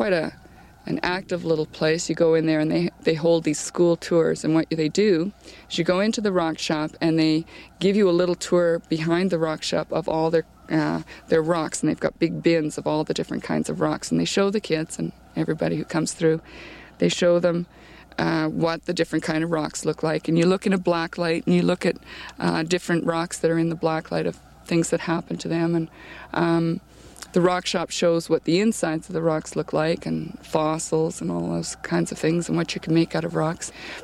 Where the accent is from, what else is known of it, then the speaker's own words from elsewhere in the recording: Brandon, Manitoba, Canada; I'm from Brandon, Manitoba.